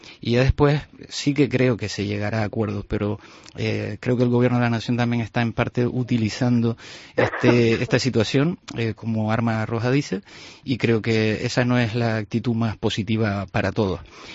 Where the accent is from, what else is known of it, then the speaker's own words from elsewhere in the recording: Canary Islands, Spain; como canario, pues lógicamente a nosotros nos interesa mucho